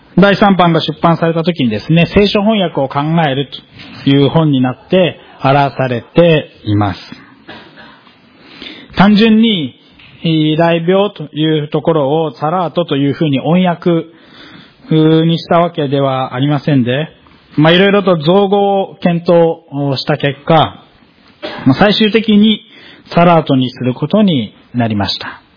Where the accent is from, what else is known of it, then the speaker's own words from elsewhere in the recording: Kiyose, Tokyo, Japan; 私の出身である清瀬市には東村山市与隣にまたがって